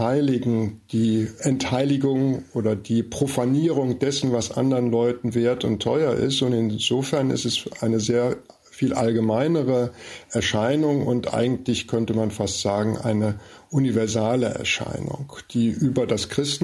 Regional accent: Rhineland, Germany; ich bin ja eigentlich Rheinländer und insofern in einer katholischen Kultur groß geworden

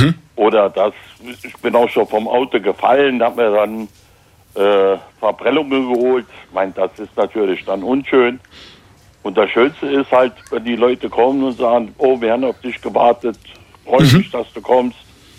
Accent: Landscheid, Rhineland-Palatinate, Germany; Ich komme aus Landscheid und da war das Tradition.

